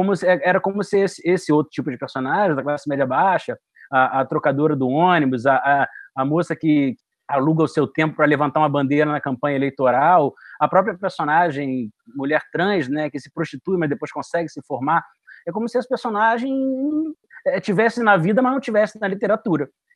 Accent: Rio de Janeiro, Brazil; ter vindo do subúrbio, né? Eu nasci em Madureira, passei infância e adolescência praticamente em bairros suburbanos.

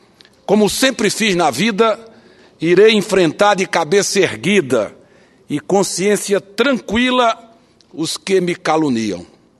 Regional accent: Petrolina, Pernambuco, Brazil; Venho de Petrolina, do sertão do São Francisco, uma cidade que hoje está entre as mais prósperas do Brasil e lidera uma grande região produtora de frutas e vinhos.

